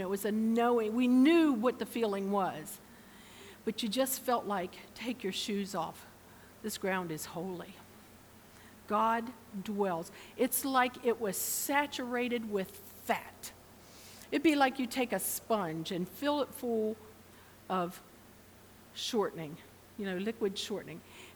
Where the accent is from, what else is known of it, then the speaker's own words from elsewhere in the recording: Kaiser, West Virginia, United States; also born or lived in Maryland; I grew up in Kaiser, West Virginia, even though I've lived in Maryland all my life. This is where I ran around when I was a teenager.